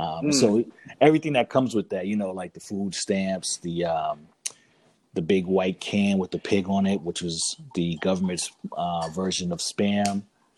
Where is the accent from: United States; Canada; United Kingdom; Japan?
United States; Dorchester, Massachusetts; You know, I grew up in Dorchester, originally Grove Hall, over on Maple Court, Crawford Street, Eggleston, down on School Street, Franklin Field, Dunlap Street, and Common Square.